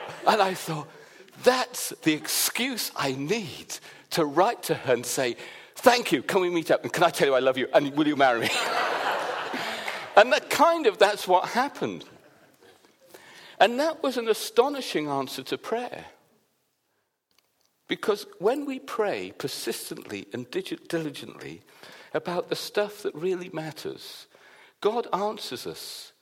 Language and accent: English; Wales, United Kingdom; because I am originally from Wales.